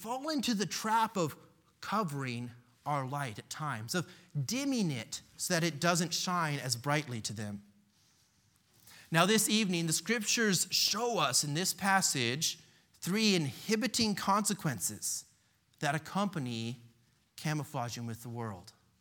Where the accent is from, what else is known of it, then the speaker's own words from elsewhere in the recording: United States; I know I grew up with it in the United States